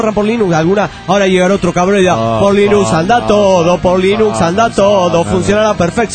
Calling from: Lima, Peru; de Lima, Perú.

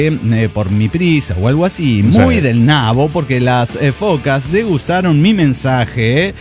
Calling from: Margarita, Santa Fe, Argentina; de Margarita, Santa Fe, Argentina.

